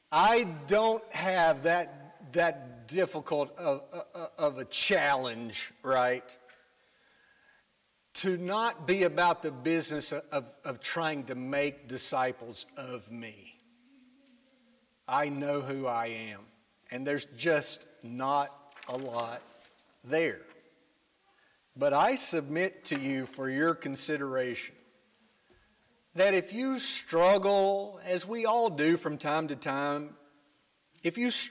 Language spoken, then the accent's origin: English; Winfield, Alabama, United States; I am from Winfield, Alabama, which, you know, I think we got one famous person on our Wikipedia page.